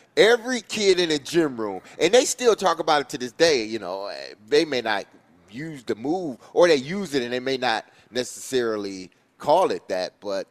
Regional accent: Detroit, Michigan, United States; So basketball growing up in Detroit, man, it was the end all be all.

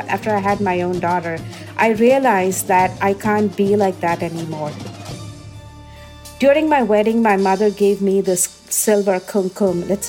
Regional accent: India; moved away as an adult; now in United States; I am a queer person, and growing up in India, it was hard being what I am in this body

